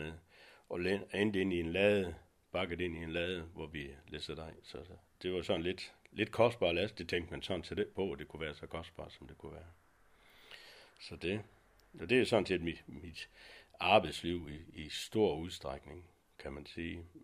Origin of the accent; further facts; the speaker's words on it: Troldhede, Central Denmark Region, Denmark; born there; Jeg er født i Troldhede, op imellem Skjern og Herning.